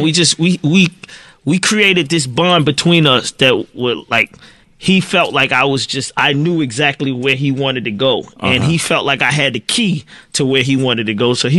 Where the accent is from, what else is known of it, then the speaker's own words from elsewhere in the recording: Atlanta, Georgia, United States; I'm like, nigga, I'm from Atlanta. I ain't got nothing. I'm not from New York.